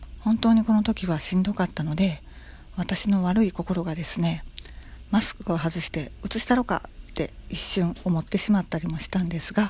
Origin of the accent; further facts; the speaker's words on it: Osaka, Japan; 生まれも育ちも大阪というバリバリの関西人です。